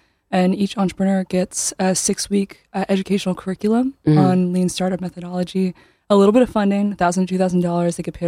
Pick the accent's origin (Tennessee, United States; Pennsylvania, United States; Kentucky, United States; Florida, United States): Kentucky, United States; Lexington; I'm a Lexington. I'm from Lexington